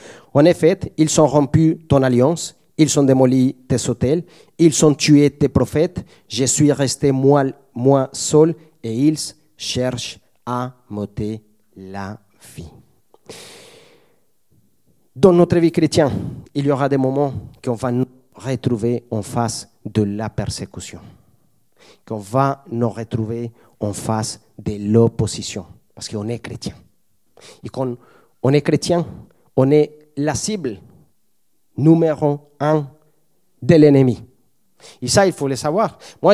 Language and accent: French; Colombia; also born or lived in Spain; now in France; j'ai connu le Seigneur, ça fait 20 ans quand j'ai quitté la Colombie. Et quand j'arrivais en Espagne, après j'ai passé 1 an et demi ici en France